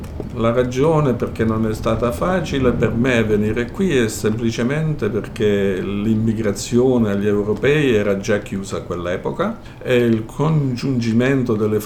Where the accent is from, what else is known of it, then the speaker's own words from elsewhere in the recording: Irsina, Basilicata, Italy; moved away as an adult; now in Australia; Beh, io vengo da Matera. Matera è la provincia, il paese si chiama Irsina, è un bel paese della Basilicata.